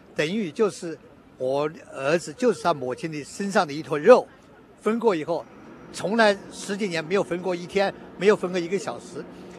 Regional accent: Hunan, China; 在湖南，我是湖南人

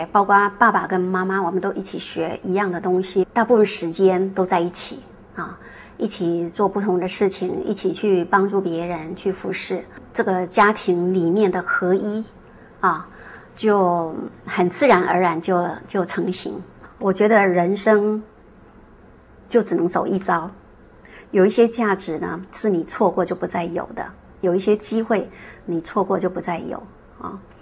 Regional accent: China; 我们中国人很注重孩子的教育

